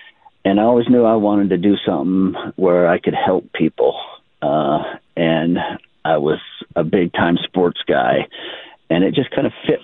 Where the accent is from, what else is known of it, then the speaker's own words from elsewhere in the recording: Oakridge, Oregon, United States; I'm an Oregonian. I grew up in Oak Ridge, Oregon, just outside of Eugene there.